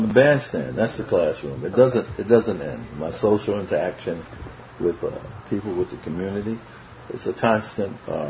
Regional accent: New York, United States; also born or lived in Bronx / Harlem; just growing up in New York on the Lower East Side and having schoolmates and buddies like Ishmael Miranda.

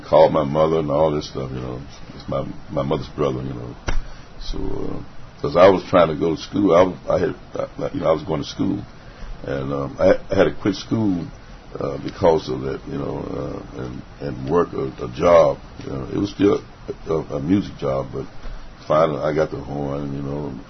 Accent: Little Rock, Arkansas, United States; they called me … because I was from Little Rock.

